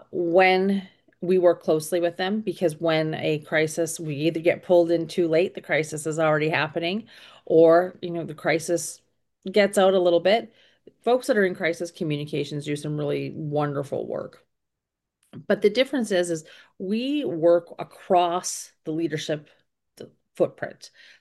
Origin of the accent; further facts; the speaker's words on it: Canada; I grew up in all over Canada. I was born in the Arctic, which I've been considerably trying to move further south as I get older, stay warm.